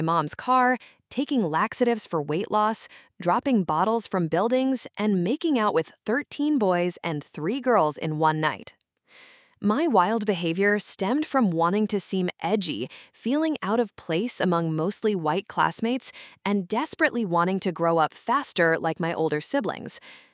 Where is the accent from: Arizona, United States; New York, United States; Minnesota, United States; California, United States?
California, United States; San Francisco; Growing up in San Francisco and attending UCLA exposed me to Asian Americans pursuing diverse paths